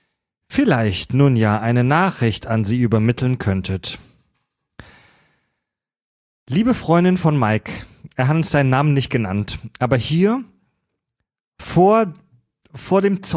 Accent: Schleswig-Holstein, Germany; würde ich euch gerne auf 2-3 Hörner Bier oder Met in meinen Heimatort bei Schleswig einladen.

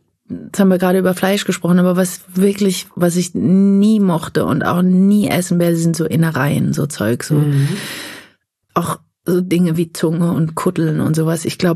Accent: Mannheim, Baden-Württemberg, Germany; Aus Mannheim.

